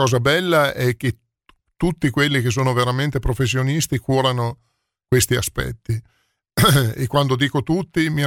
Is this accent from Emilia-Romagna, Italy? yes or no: yes; Emilia-Romagna, Italy; Si può, beh, sapere? Io sono della Bassa.